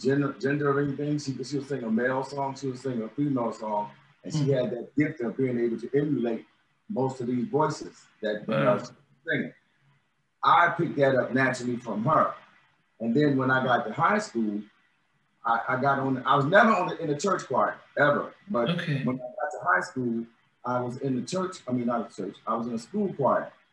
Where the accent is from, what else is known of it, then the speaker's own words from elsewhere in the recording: Philadelphia, Pennsylvania, United States; I'm the bass of the group, and I'm from North Philly.